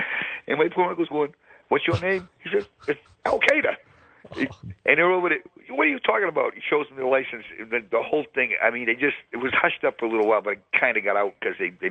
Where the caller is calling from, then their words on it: Lawrence, Massachusetts, United States; I'm calling from Lawrence, Mass.